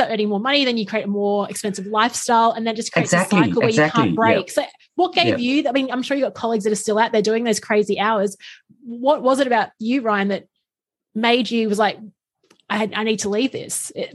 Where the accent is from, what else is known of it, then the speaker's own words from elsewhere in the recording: Queensland, Australia; I'm from Queensland and I've never been to where you traveled